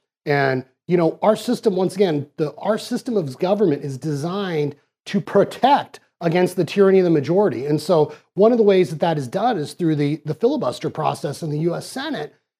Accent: Arizona, United States; You know, I grew up here in Arizona. I'm a public school kid. As you know, I'm a first generation American.

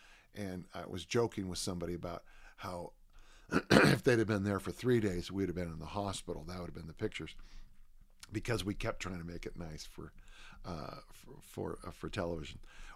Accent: South San Francisco, California, United States; And when I grew up in South San Francisco, the hose water was so hot in the summer

